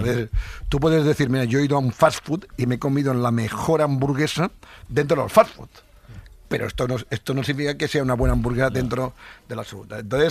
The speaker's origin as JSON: {"language": "Spanish", "town": "L'Hospitalet de Llobregat", "region": "Catalonia", "country": "Spain", "said": "Como hemos dicho, somos de Hospitaletto y yo."}